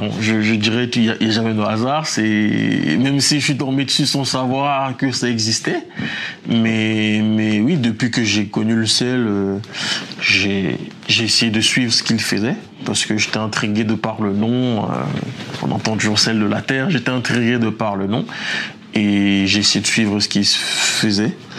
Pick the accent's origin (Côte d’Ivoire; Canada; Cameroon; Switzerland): Cameroon; moved away as an adult; now in France; Parce que moi, j'ai grandi au Cameroun. Je suis venu en France beaucoup plus tard, vers 19 ans.